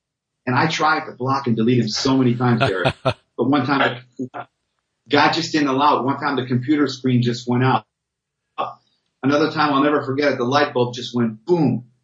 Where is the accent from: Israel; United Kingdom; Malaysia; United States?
Israel; this guy from California by the name of Todd finds out I'm from Israel, and he starts to preach the gospel to me in this chat room. And I said, look, I'm a Jew.